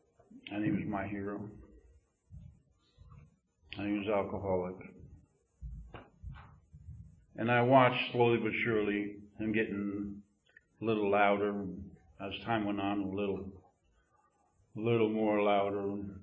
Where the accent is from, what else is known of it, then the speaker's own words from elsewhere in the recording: New Jersey, United States; Now, after about 11 months, I'm from Jersey, so I was sitting on Sandy Hook and down the beach down there